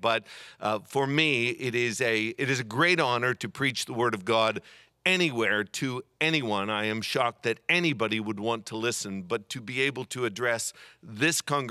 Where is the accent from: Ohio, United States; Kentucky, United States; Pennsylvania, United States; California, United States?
Pennsylvania, United States; I never did play this as a child growing up in Western Pennsylvania. We didn't have a pool.